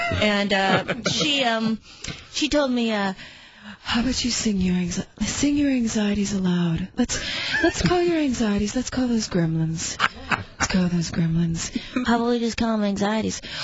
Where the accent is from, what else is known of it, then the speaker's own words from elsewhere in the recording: Duluth, Minnesota, United States; I grew up in Duluth, Minnesota, and oh my God, I get home recently, and you just meet someone from high school, an arch enemy.